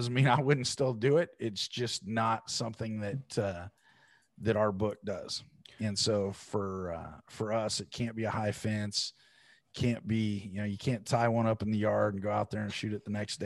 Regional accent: Oregon, United States; You know, I'm from Oregon. I'm a West Coast guy.

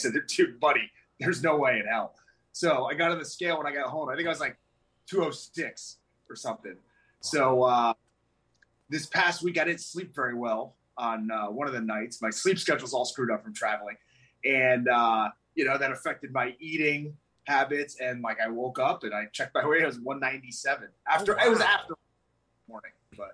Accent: Las Vegas, Nevada, United States; you had been in my hometown of Las Vegas

